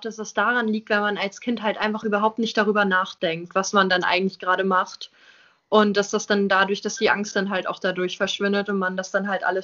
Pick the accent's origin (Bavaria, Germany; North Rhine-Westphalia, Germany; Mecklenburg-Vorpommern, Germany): Mecklenburg-Vorpommern, Germany; Binz; also born or lived in Austria; Also ich bin hier auf der Insel geboren und lebe eigentlich die ganze Zeit in Binz. Ich war noch nie woanders, außer 1 Jahr oder 2 Jahre, wo ich 1 oder 2 Jahre alt war, da habe ich in Österreich tatsächlich gewohnt.